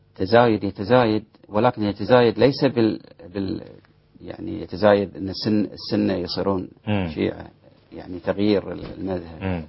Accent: Bahrain; نفس الوضع عندنا في البحرين

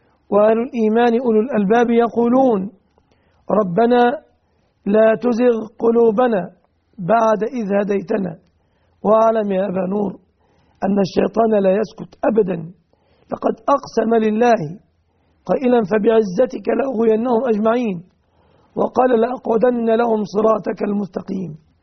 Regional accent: Egypt

